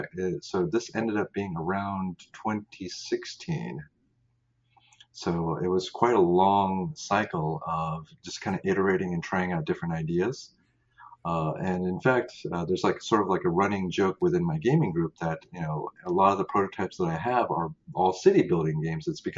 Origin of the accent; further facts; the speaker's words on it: Las Vegas, Nevada, United States; also born or lived in California; I actually slowly migrated east. I was born in California. Spent most of my life in Las Vegas, actually. Then I kept traveling east.